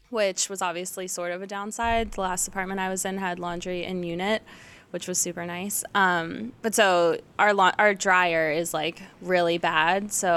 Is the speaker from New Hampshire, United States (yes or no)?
no; Pennsylvania, United States; because I grew up like outside of Philly my whole life. So I went to Clemson for my undergrad